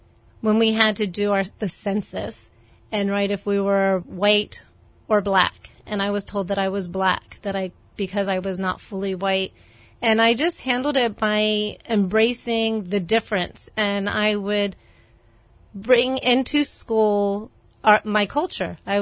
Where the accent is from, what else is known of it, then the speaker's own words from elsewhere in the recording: Glen Burnie, Maryland, United States; also born or lived in Hawaii; I grew up in Glen Burnie, Maryland, very small town. And my dad was in the military and moved us from Hawaii to Maryland, where he was stationed at Fort Meade.